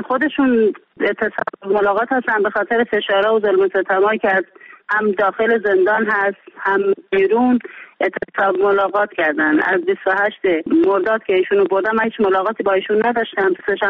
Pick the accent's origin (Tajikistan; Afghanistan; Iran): Iran; چون ایران وطن ما هست و ما وطنمون رو دوست داریم